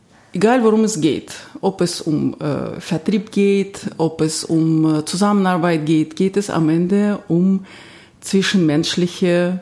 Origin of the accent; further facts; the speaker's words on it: Kaluga, Kaluga Oblast, Russia; German is a second language; moved away as an adult; now in Germany; man hört es in meinem Akzent. Ich komme aus Russland, aus einer kleinen Stadt in der Nähe von Moskau namens Kaluga. Also ich bin seit 20 Jahren in Deutschland